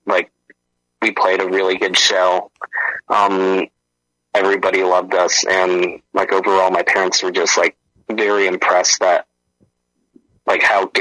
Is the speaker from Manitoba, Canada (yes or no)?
no; Hamilton, Ontario, Canada; Born and raised.